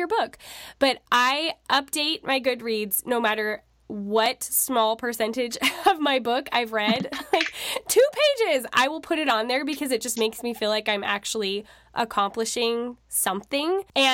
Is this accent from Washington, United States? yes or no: yes; Washington, United States; which, of course, I'm from Washington.